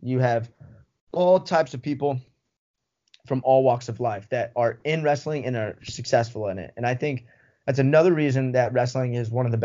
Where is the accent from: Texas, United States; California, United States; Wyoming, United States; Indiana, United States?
Wyoming, United States; Cheyenne; So I was born in Cheyenne, Wyoming, and it's where I grew up. I moved a little bit when I was a kid, but not really anything that I truly remember.